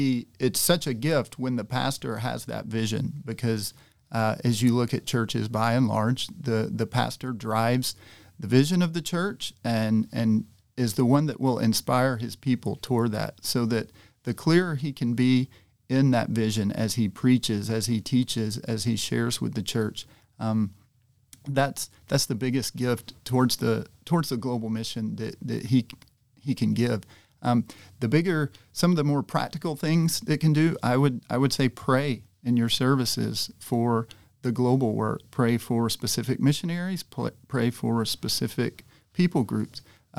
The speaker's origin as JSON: {"language": "English", "town": "Birmingham", "region": "Alabama", "country": "United States", "tie": "born or raised there", "said": "We grew up in Birmingham, grew up on the east side of town, the Irondale area, and the church we were involved in there, McWayne Baptist"}